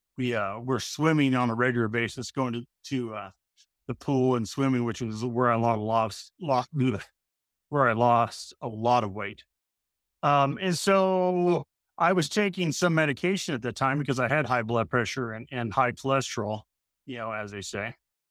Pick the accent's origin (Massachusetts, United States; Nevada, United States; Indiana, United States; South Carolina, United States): Nevada, United States; Lake Tahoe; also born or lived in Los Angeles, California; now in Tennessee, United States; I was born in Southern California in Los Angeles, unfortunately. We escaped that when I was about 6 years old, moved to Lake Tahoe, Nevada. we lived in, Tahoe, Reno area for most of my youth.